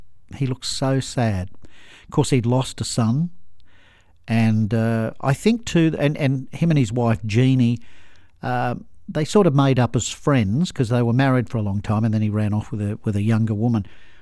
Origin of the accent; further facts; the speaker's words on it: Australia; I said, I'm from Australia. I said, we love you over there.